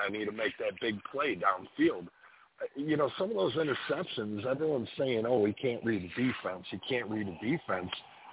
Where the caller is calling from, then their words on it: Salt Lake City, Utah, United States; Actually, I'm checking in from Salt Lake City this week.